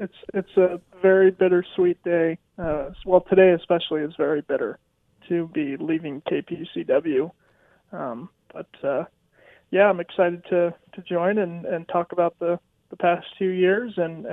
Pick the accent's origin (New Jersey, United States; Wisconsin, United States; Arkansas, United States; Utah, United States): Utah, United States; Monticello; Sure. Yeah, so I grew up in Monticello, Utah, which is a town about 50 miles south of Moab in San Juan County.